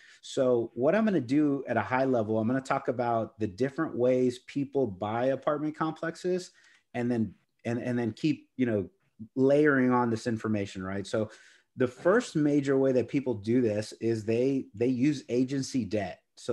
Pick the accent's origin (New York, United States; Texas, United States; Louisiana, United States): Texas, United States; Corpus Christi; now in San Antonio, United States; So, I'm speaking from a Texas background, San Antonio. I grew up in Corpus Christi. So I grew up near the beach and basically now have my adult years next to the Alamo here in San Antonio.